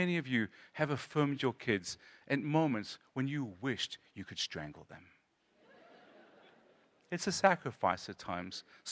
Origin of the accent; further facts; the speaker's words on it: South Africa; I'm from South Africa. I was very involved in Black African culture in my life. The songs that we sing in the Zulu church are very, very different from the songs we sing in America.